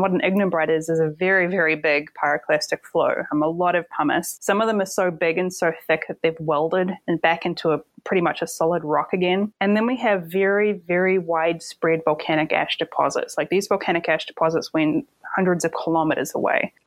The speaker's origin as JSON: {"language": "English", "country": "New Zealand", "tie": "born or raised there", "said": "Growing up in New Zealand, the Taupo eruptions were of huge fascination to me."}